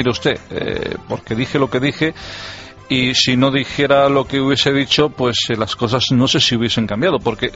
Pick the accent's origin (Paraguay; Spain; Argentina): Spain; Si no digo lo que siento como español con respecto al tema de la infanta